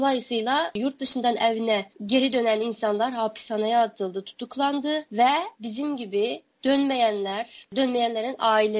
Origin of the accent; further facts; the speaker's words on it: Onsu, Xinjiang, China; Onsu gibi, yani benim memleketim Onsu gibi 64 nahiye vardır Doğu Türkistan'da.